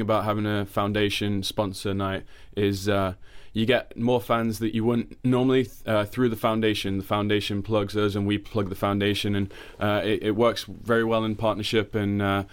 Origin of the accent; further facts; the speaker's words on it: England, United Kingdom; accent: English; I raised my hand and asked a question in my English accent, and half the class turned around and thought we had a new student in the class.